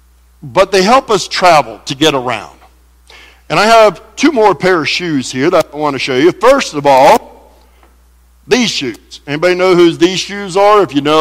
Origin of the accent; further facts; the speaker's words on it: Ohio, United States; He said, are you from here? I said, no, I'm from Ohio.